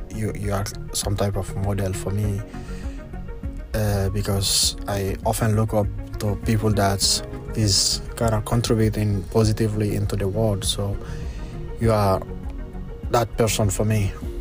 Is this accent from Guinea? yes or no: yes; Guinea; English is a second language; now in New York City, United States; I'm from Guinea and I live in New York City.